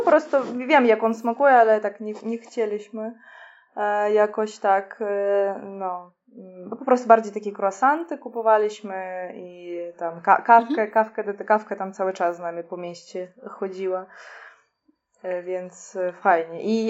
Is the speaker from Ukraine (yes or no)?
no; Russia; now in Poland; ja jestem z Rosji, Vlad jest z Białorusi, ale mieszkamy w Polsce.